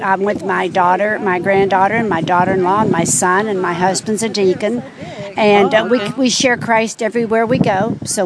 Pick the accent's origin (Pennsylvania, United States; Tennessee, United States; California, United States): Tennessee, United States; Nashville; I'm from Nashville, Tennessee.